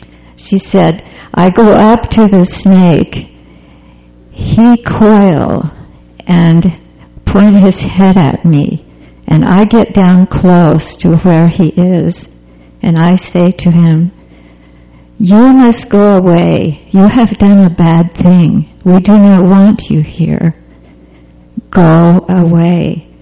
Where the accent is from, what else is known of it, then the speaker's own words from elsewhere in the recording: Arkansas, United States; Because I grew up in Arkansas in the hills, and we had so many poison snakes, and all you did was kill them.